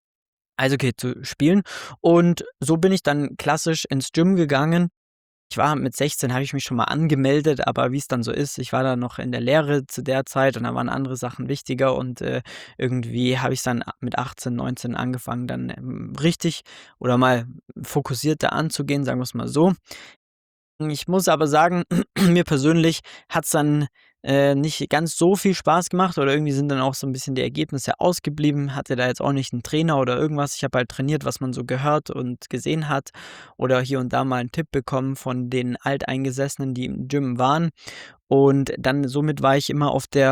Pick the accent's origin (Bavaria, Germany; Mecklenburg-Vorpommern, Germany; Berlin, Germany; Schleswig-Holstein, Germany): Bavaria, Germany; Munich; Wir müssen den Süden repräsentieren. Ich bin aus München, genau.